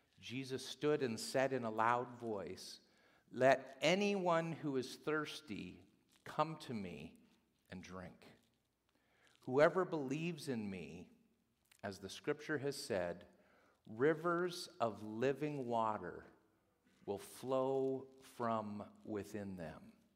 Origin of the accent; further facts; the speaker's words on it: Brantford, Ontario, Canada; I'm from Brantford, Ontario.